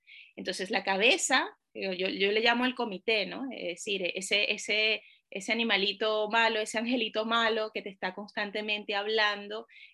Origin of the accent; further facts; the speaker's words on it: Venezuela; moved away as an adult; now in Spain; Soy venezolana, llevo en España, van a ser 18 años ya.